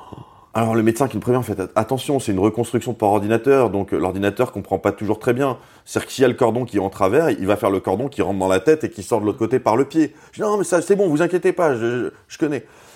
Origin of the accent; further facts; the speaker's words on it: Strasbourg, Grand Est, France; on vient tous les deux de Strasbourg.